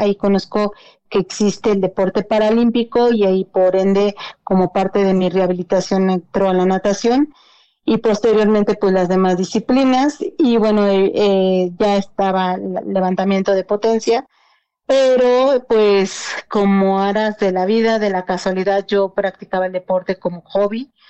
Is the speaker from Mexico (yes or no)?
yes; Mexico; Como clásicos mexicanos, no me preguntaron